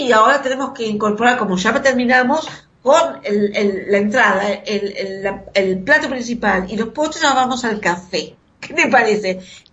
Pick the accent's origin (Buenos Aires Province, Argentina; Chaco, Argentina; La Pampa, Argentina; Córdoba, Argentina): Córdoba, Argentina; Bueno, ojo, en mi país, Córdoba, tiene una, también cervezas muy buenas.